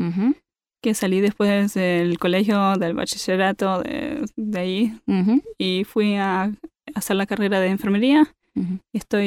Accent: Montevideo, Uruguay; born there; Bueno, yo nací aquí en Montevideo, por eso tengo ese afecto por los uruguayos también.

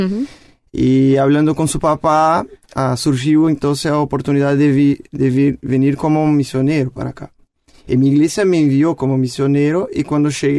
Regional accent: Biporã, Paraná, Brazil; Spanish is a second language; moved away as an adult; Yo soy de Biporã, una ciudad chica cerca de en Paraná, al norte, uh-huh, de Paraná, una ciudad de 55.000 habitantes. Entonces yo soy de una iglesia presbiteriana.

